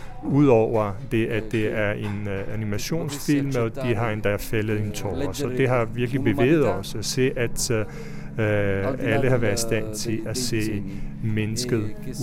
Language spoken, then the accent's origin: Danish; Trentino-Alto Adige, Italy; also born or lived in Padua; Jeg er selv vokset op i bjergene. Jeg er ikke født op i bjergene. Jeg blev født i Padova, tæt på Venedig. Men jeg har tilbragt meget af min tid, min barndom, i bjergene i Sydtirolen